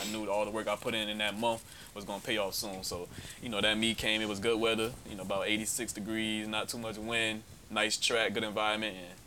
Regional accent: New Jersey, United States; So, like I said, I'm being from North New Jersey. I come from up north.

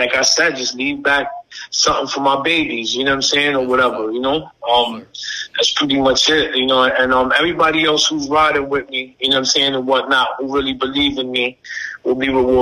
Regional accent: New York City, New York, United States; I play every sport, you know, growing up in the Lower East Side.

